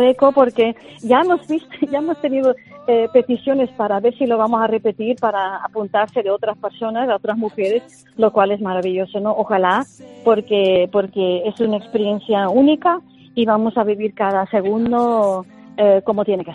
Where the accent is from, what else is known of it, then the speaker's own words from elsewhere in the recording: Tenerife, Canary Islands, Spain; somos un grupo de Tenerife